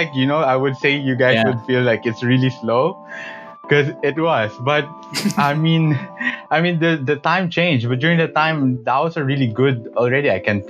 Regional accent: Bacolod, Western Visayas, Philippines; also born or lived in Iloilo; Yeah, I was born there. But my family moved into Negros Occidental, which is, in Bacolod. And that's where my mom, originally came from. So growing up, we always move houses almost every year.

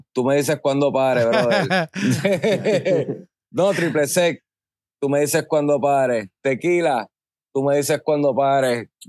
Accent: Bayamón, Puerto Rico; yo vengo de Bayamón. Yo tengo que resolverme. Yo vengo de Bayamón, pero de Banscoy.

